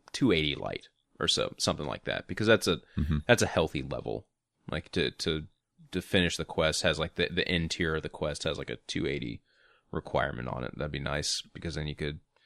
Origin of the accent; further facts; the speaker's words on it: the South, United States; because I'm from the South.